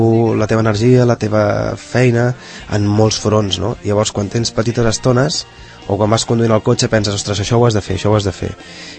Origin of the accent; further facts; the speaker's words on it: Sant Cugat del Vallès, Catalonia, Spain; jo soc d'aquí, soc fill d'aquí